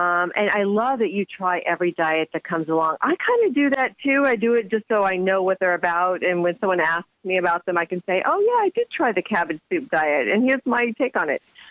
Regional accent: New York, United States; I'm a New Yorker.

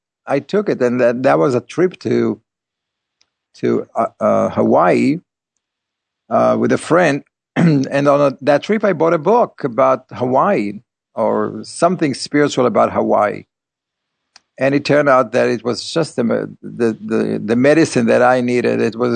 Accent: Beit Alpha, Northern District, Israel; born there; English is a second language; When I was born in Kibbutz Beit Alpha, it's in Kibbutz in Israel, not too far from the Sea of Galilee, and we were the first kibbutz of the Hashomer HaTzair, the youth movement, the communist movement.

